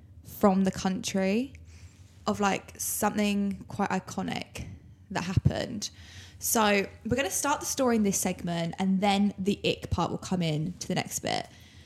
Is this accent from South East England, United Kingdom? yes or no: no; London, United Kingdom; And we're like, oh, we're from London.